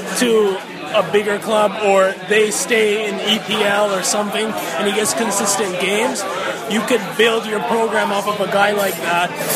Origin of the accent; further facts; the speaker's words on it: Brampton, Ontario, Canada; He's from Brampton. I'm from Brampton, so there's that connection.